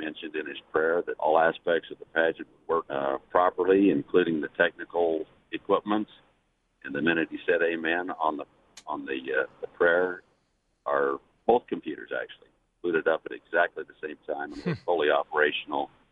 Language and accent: English; Manti, Utah, United States; I say, I'm from Manti. Oh, the temple's there and the pageant is there.